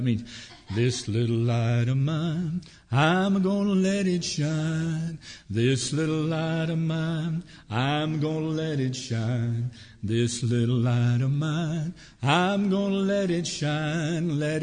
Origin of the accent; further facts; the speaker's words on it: Franconia, Virginia, United States; and I'm one of the unique individuals who's actually grew up in this Franconia, Springfield area. I was born in Alexandra Hospital.